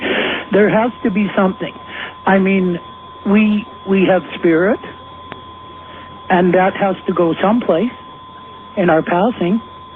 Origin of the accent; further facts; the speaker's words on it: South Africa; now in Canada; I'm originally from South Africa. I now live in Canada